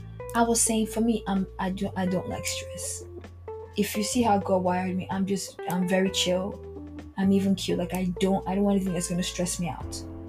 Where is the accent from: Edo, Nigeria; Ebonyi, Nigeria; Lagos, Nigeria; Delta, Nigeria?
Delta, Nigeria; Warri; I'm from Imo State, where I grew up in Delta State, Warri, Nigeria, Delta State.